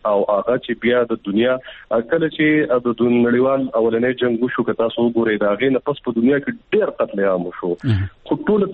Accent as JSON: {"language": "Pashto", "town": "Swat", "region": "Khyber Pakhtunkhwa", "country": "Pakistan", "said": "زه په خپله د سوات یم پېښور یونیورسټي کې سبق وایم."}